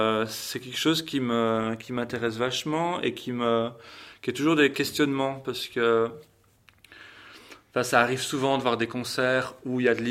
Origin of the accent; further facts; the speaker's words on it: Liège, Wallonia, Belgium; accent: Liège; Je suis originaire de Belgique, originaire de Belgique et même de Liège. J'ai un accent qui vient carrément de Liège.